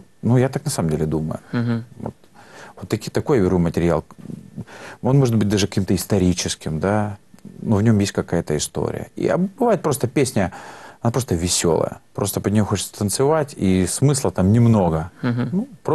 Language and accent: Russian; Voronezh Oblast, Russia; Я просто из Воронежской области, если кто не знает.